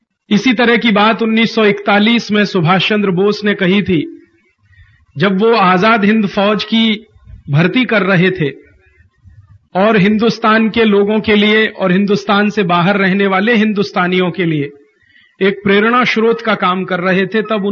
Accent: North India, India; गुजराती भाषा में समझ पाता हूं, बोलने का अभ्यास नहीं है। उत्तर भारत का रहने वाला हूं, मेरी मातृभाषा हिंदी है, इसलिए मैं मुश्किल में गुजराती में बात नहीं कर पाता, बहुत तकलीफ होती है। हिंदी बोलना मेरे लिए थोड़ा ज्यादा आसान है

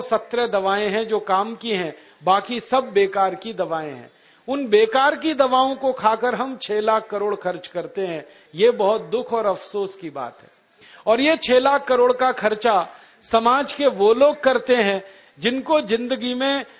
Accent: Aligarh, Uttar Pradesh, India; मैं भी किसान का ही बेटा हूं, मेरे घर में भी खेती होती है, मेरा गांव उत्तर प्रदेश में अलीगढ़ जिले में है, हमारे घर में परंपरा से खेती होती है।

